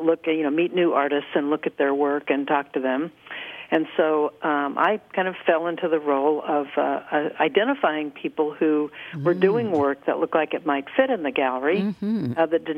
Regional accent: California, United States; Well, my first associate degree when I grew up in California was in art, actually

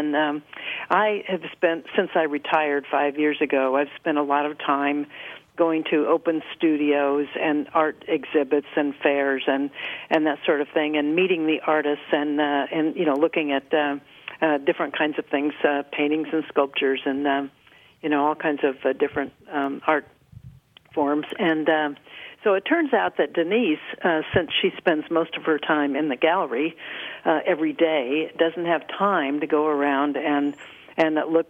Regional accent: California, United States; Well, my first associate degree when I grew up in California was in art, actually

